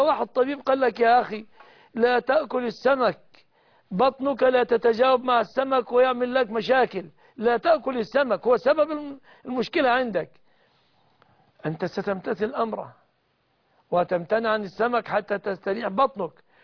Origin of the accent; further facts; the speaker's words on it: Egypt; بلادنا مصر